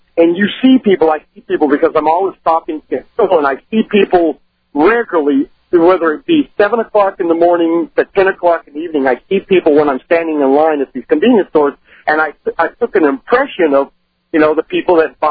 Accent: San Antonio, Texas, United States; I'm from San Antonio, and okay.

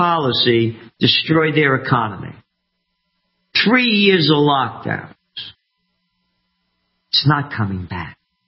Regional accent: New York, United States; My sister Grace, we grew up in the Bronx, and she broke her arm.

